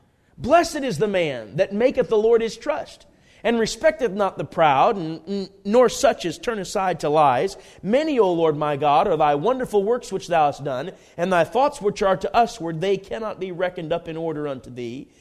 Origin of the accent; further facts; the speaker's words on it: Coon Rapids, Minnesota, United States; I mean, I grew up pretty much in Coon Rapids, Minnesota, not in the country, mostly in the city.